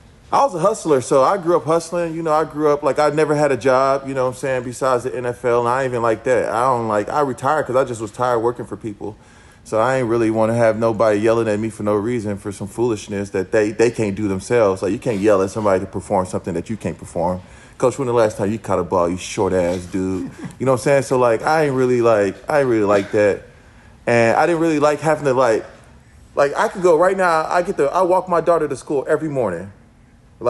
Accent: Houston, Texas, United States; Yeah, I love Houston. Houston, I come from a creative community.

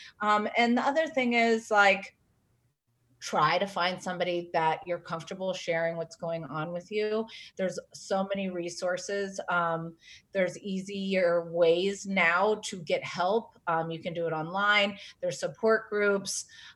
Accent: South Carolina, United States; but I really didn't know the magnitude of it growing up in South Carolina.

